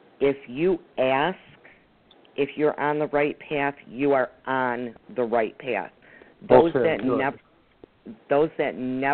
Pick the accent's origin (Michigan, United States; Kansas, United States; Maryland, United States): Michigan, United States; now in Ohio, United States; I'm going to be going back to Ohio, to Michigan very soon. I'm from the Downriver area. I'm looking in the Newport area.